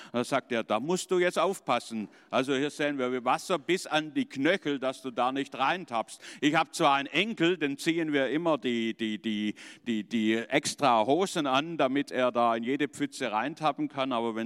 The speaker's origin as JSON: {"language": "German", "town": "Stuttgart", "region": "Baden-Württemberg", "country": "Germany", "tie": "born or raised there", "said": "ich bin in Stuttgart aufgewachsen, groß geworden mit Brigitte in der Kinderkirche. Wir sind 5 Buben in unserer Familie gewesen"}